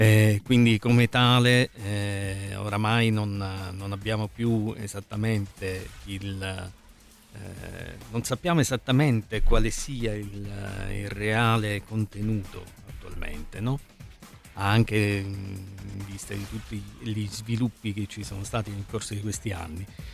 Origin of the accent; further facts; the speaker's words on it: Sicily, Italy; Io sono siciliano, come ben sai